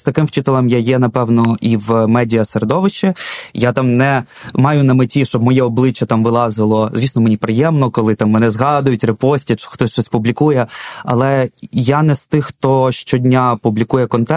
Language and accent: Ukrainian; Kyiv, Ukraine; Там революція на граніті, помаранчева революція. Я досі, там мені 4 роки, я маленький киянин